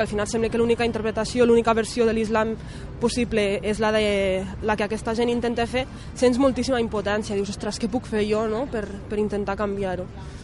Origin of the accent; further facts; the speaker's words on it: Catalonia, Spain; Soc de molts llocs alhora, o sigui, jo soc catalana, però també em sento marroquina, o sigui, les meves identitats són... La meva identitat està formada per molts factors. Uns són els orígens